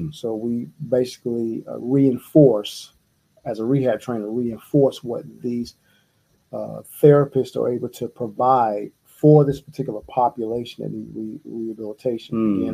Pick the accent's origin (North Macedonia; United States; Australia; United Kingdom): United States; Atlanta, Georgia; family members are here in Atlanta, East Atlanta, Decatur, around South Side, West Side, et cetera. We're from Atlanta. We come from meager beginnings.